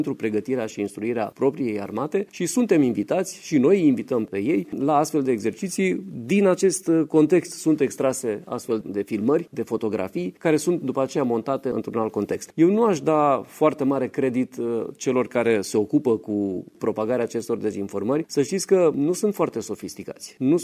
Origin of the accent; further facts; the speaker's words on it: Romania; Nu ne lăsăm armata sub comanda străinilor. Noi suntem români.